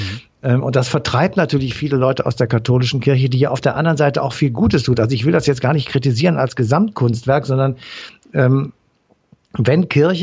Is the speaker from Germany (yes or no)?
yes; Cologne, North Rhine-Westphalia, Germany; Als Kölner muss ich sagen